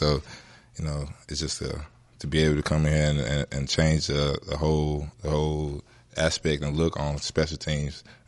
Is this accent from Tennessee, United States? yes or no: yes; Memphis, Tennessee, United States; You know, he knew I was from Memphis. We kind of talked about, of course, he talked about barbecue.